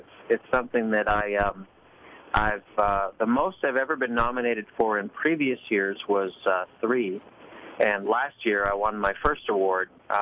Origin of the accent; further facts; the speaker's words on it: Canada; growing up in Canada and being a fan of not just country music